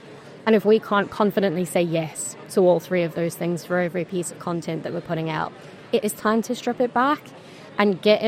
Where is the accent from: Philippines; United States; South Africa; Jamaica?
South Africa; now in Leeds, United Kingdom; I'm from South Africa originally, but here a couple of years and butchered the accent a bit.